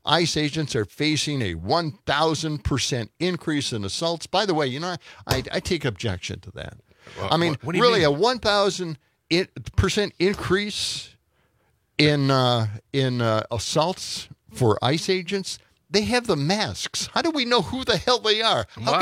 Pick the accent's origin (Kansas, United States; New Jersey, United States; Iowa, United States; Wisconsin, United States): Wisconsin, United States; Middleton; This happened in Middleton, my hometown, on the west side of Madison.